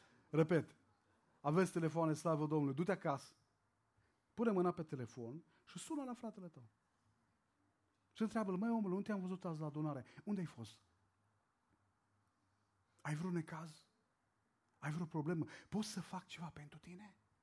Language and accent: Romanian; Orșova, Mehedinți County, Romania; born there; m-am născut în Orșova, un oraș lângă Băile Herculane, poate știți zona aceea.